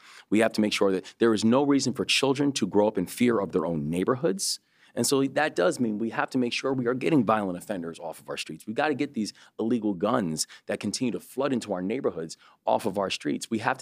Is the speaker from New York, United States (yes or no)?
no; Baltimore, Maryland, United States; It's not because, I'm Baltimore and I'm a, you know, rep from my hometown.